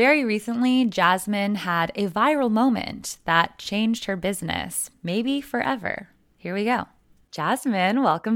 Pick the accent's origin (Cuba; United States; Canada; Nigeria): Canada; Sudbury, Ontario; I saw my friends from Sudbury, actually, a couple entrepreneurs I knew from my hometown were on the call.